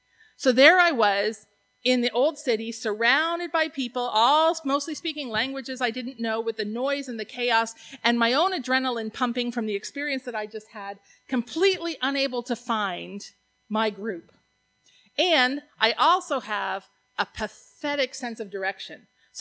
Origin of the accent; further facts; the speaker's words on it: Canada; Because I'm polite Canadian